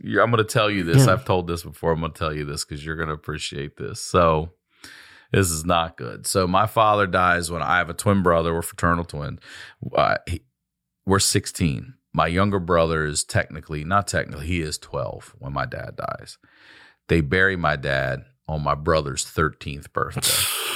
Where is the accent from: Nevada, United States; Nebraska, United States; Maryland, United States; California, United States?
Maryland, United States; Baltimore; So I'm from Maryland. I'm from Baltimore. And we just used to go crabbing all the time off the Chesapeake Bay.